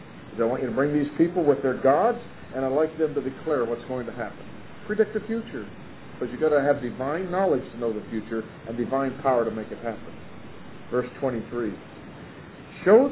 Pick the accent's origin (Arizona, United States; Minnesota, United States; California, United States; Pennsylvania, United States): Pennsylvania, United States; Pittsburgh; By the way, I grew up in Pittsburgh, that's all I'll say.